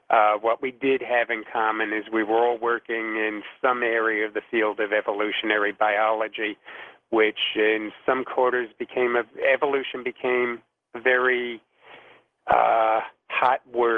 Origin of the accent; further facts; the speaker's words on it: United States; but I'm an American, and that's the way we do things in America.